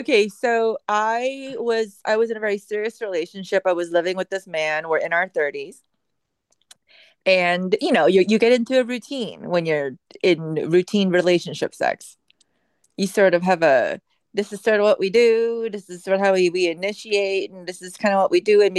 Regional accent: Toronto, Ontario, Canada; also born or lived in England; I had just moved back from living in England for a couple of years. He's from Toronto. I'm from Toronto.

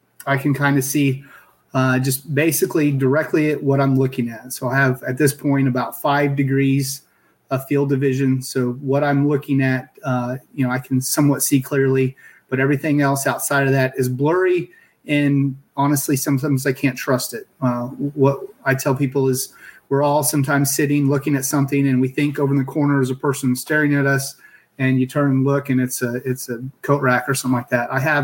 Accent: Kansas City, United States; where I grew up in Kansas City, there was an opportunity with AT&T here, Southwestern Bell at the time, to build bases.

